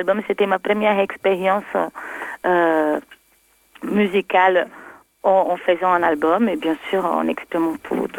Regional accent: Brazil; je suis brésilienne, je ne peux pas me passer de ça.

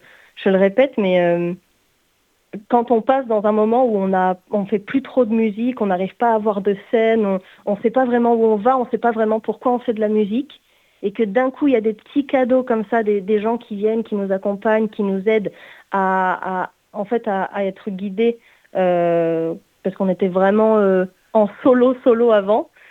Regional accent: Occitanie, France; sachant que je viens du Gard, c'est trop cool.

